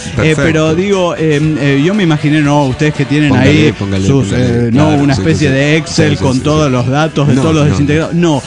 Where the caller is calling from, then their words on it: Tuxtla Gutiérrez, Chiapas, Mexico; de Tuzla Gutiérrez, Chiapas, México.